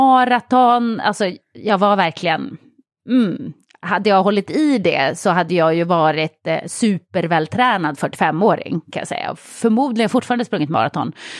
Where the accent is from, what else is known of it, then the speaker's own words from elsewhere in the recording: Norrland, Sweden; När jag var liten åkte jag jättemycket längdskidor. Eftersom jag är uppväxt i Norrland.